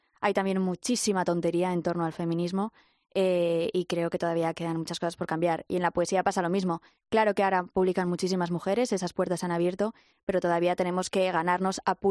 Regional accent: Zaragoza, Aragon, Spain; yo soy de Zaragoza, que es bastante cuna rapera

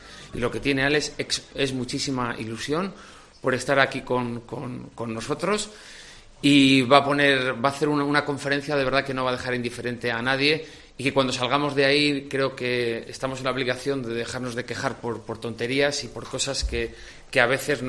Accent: Zamora, Castile and León, Spain; Aquí somos de Zamora, no somos de Bilbao.

